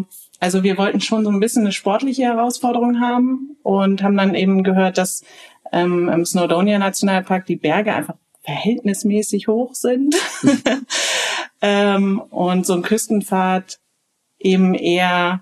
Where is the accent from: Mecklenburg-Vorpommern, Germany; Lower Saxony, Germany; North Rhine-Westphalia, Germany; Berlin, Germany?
North Rhine-Westphalia, Germany; also wir kommen aus Nordrhein-Westfalen, sind wir nach Frankreich gefahren erstmal